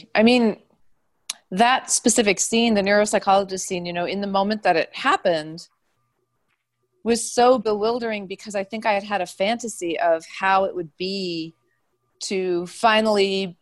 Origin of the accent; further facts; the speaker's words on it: New Mexico, United States; growing up, because people would always, whenever I would say, we're Indian, they'd say, which reservation? And then I would have to backtrack and say, sorry, we're Indian from India. And it was a whole long explanation.